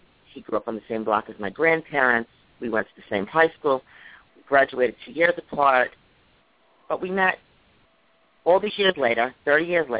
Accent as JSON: {"language": "English", "town": "Long Island", "region": "New York", "country": "United States", "said": "I am from Long Island."}